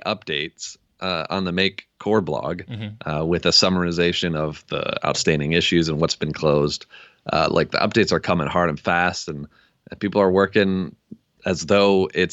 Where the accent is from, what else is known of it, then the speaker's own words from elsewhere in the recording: Michigan, United States; I grew up in Michigan in a small town. I've never seen a celebrity until 2 weeks ago.